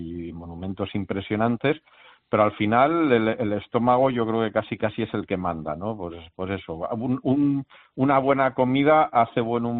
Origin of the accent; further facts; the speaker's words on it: Community of Madrid, Spain; now in Málaga, Spain; Yo soy madrileño y cuando me decidí venirme a vivir aquí hace 8 años